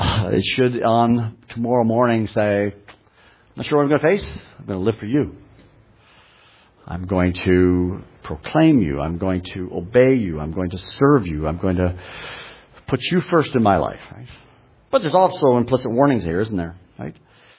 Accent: Canada; now in United States; You and I have lived in North America. I grew up in Canada. Now I live down here in the United States

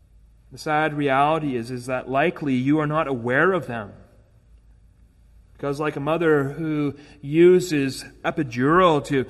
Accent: Edmonton, Alberta, Canada; back in my hometown in Edmonton.

